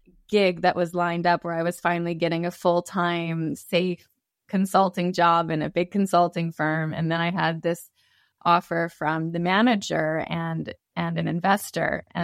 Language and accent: English; Canada; I'm from Canada.